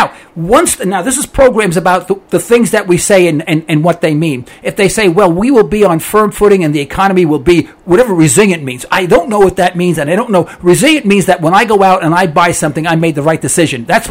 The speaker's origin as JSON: {"language": "English", "country": "United States", "said": "You know, I'm all American."}